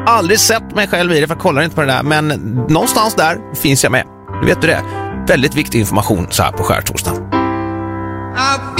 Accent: Nässjö, Jönköping County, Sweden; i slutet på villakvarteret i Nässjö där jag växte upp

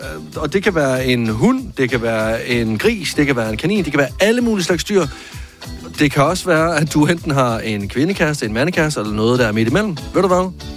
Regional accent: Jutland, Denmark; Jeg er jo jyde

